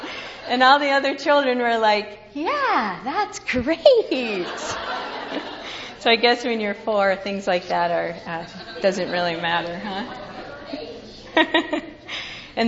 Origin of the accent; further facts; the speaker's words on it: Minnesota, United States; because I'm from Minnesota, and you are this is Navasota.